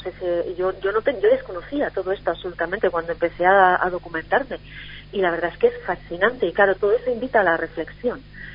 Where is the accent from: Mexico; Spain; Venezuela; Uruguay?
Spain; Ormaiztegi, Basque Country; Y cuál es mi sorpresa cuando descubro que aquí en mi pueblo, en Ormaiztegui, hay un chico